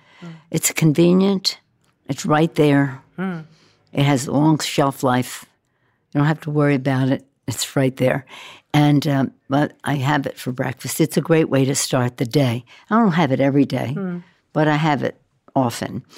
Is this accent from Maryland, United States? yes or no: yes; Baltimore, Maryland, United States; I was born and raised in Baltimore